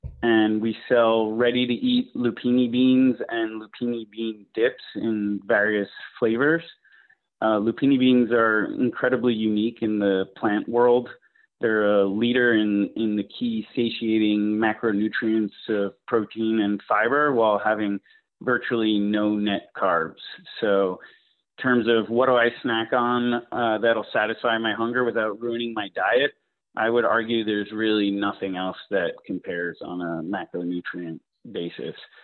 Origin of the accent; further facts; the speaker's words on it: New York, United States; I'm from New York, but my dad is from Rome, and I used to be let free in the small towns of Italy as a kid